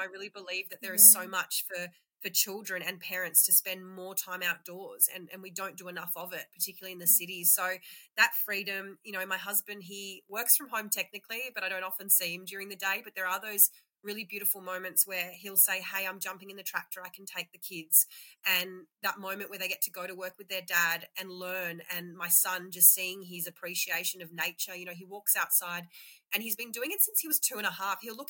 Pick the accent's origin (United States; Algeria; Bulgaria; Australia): Australia; Sydney, New South Wales; I, as I said, was born and raised in Sydney.